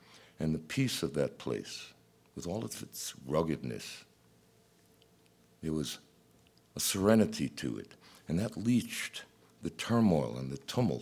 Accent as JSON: {"language": "English", "town": "New York City", "region": "New York", "country": "United States", "tie": "born or raised there", "said": "Growing up in New York City was a continual battle."}